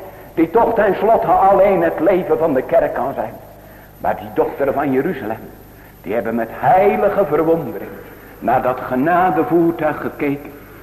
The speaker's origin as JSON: {"language": "Dutch", "town": "Zevenhuizen", "region": "South Holland", "country": "Netherlands", "tie": "born or raised there", "said": "Als kleine jongen heb je er in Zevenhuizen, waar ik geboren ben, wel eens naar gekeken."}